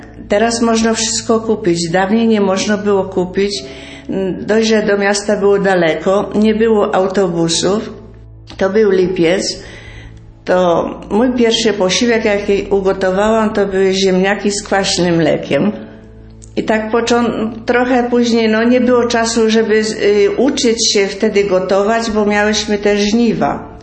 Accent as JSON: {"language": "Polish", "region": "Subcarpathian Voivodeship", "country": "Poland", "said": "ale ja pochodzę z terenów bieszczadzkich. Było bardzo dużo pola."}